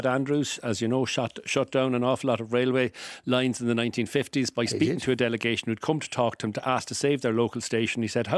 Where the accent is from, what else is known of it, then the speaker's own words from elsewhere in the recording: Cahersiveen, Munster, Ireland; Sure, I'm from Carseveen myself.